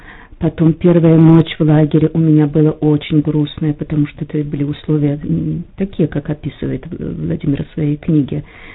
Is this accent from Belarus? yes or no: yes; Belarus; moved away as an adult; now in Czechia; Я родом из Белоруссии.